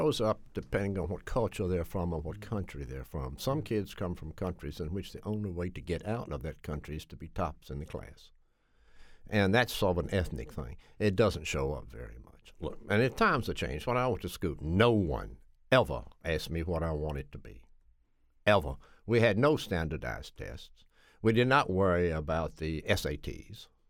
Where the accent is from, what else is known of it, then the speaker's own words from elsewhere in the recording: Nashville, Tennessee, United States; now in New England, United States; Nashville.